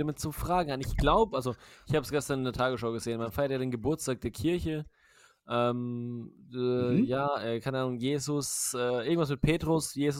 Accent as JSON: {"language": "German", "country": "Ecuador", "lives_now": "Germany", "said": "ich komme aus Ecuador"}